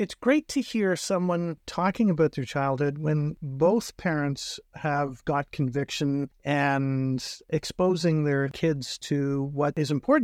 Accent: North Bay, Ontario, Canada; I'm from North Bay, and we looked around and I said, guys, we're the only people here wearing plaid shirts.

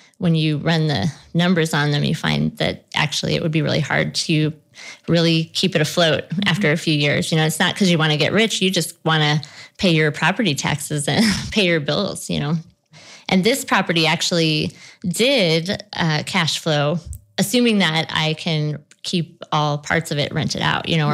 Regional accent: Butte, Montana, United States; I think after growing up in Butte, I've seen politics in terms of struggles over natural resources and struggles over class

